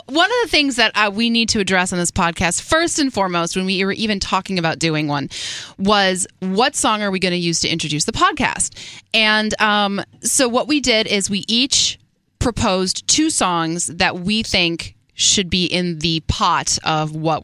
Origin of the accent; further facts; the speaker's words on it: Midwest, United States; I'm super tall. I'm from the Midwest originally.